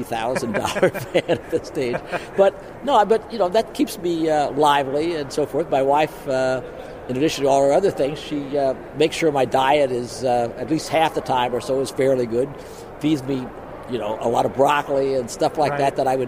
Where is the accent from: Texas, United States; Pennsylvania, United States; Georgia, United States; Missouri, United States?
Missouri, United States; You know, Missouri is my home state